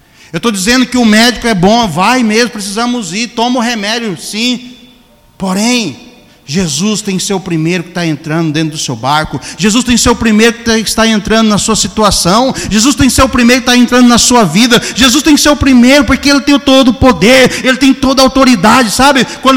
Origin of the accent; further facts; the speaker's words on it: Alta Floresta, Mato Grosso, Brazil; Eu me lembro que quando eu era criança, lá em Alta Floresta, nós morávamos num sítio que tinha muitos bichos ferozes, onça.